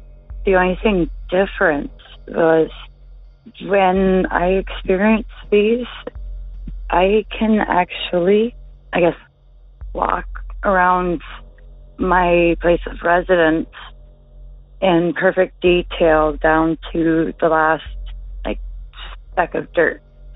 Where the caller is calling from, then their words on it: Ontario, Canada; I'm calling from Ontario, Canada.